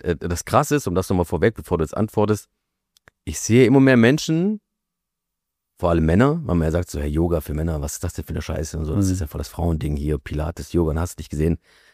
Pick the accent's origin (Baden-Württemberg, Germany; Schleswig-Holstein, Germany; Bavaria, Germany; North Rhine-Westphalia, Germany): Baden-Württemberg, Germany; Stuttgart; du bist ja Stuttgarter, ich bin Stuttgarter.